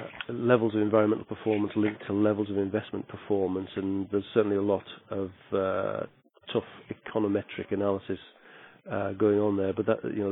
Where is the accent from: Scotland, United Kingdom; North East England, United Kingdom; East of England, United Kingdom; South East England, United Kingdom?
North East England, United Kingdom; Middlesbrough; showing a wonderful picture of the bridge from my hometown of Middlesbrough in the north of England